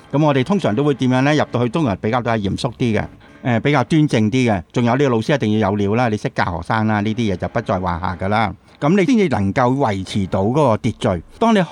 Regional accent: China; 我觉得应该始终唔单止我哋系中国人啊

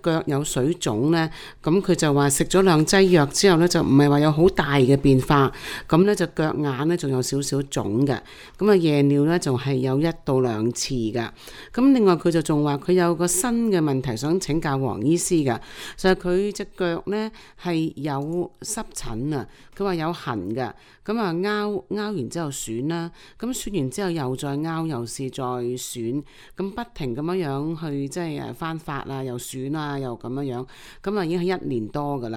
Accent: China

